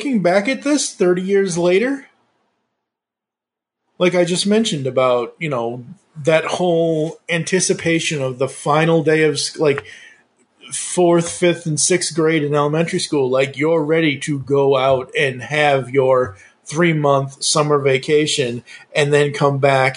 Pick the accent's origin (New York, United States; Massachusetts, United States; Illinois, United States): Massachusetts, United States; moved away; because we're from Massachusetts originally, and we lived up there for X number of years in my young life and whatever.